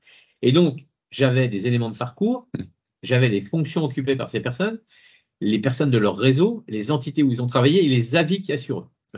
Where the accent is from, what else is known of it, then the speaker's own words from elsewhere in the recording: France; Nous sommes français, donc nous sommes cartésiens.